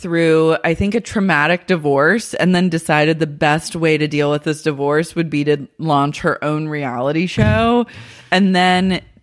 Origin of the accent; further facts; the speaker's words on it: Oklahoma, United States; But like, you know, I'm a girl from Oklahoma.